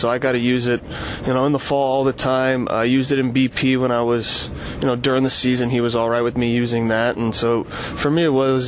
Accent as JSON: {"language": "English", "region": "California", "country": "United States", "tie": "born or raised there", "said": "Well, I grew up in Orange County, SoCal. I grew up about 10 minutes from the stadium in Anaheim, although I grew up a huge Giants fan."}